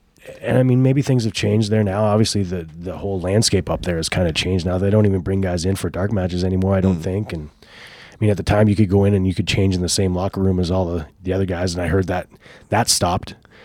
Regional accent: Canada; I grew up playing hockey in Canada.

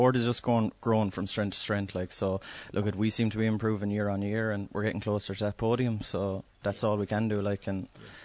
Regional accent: Ireland; so I'm an Irish Paralympian cyclist. Been on the Irish squad for the last 5 years or so.

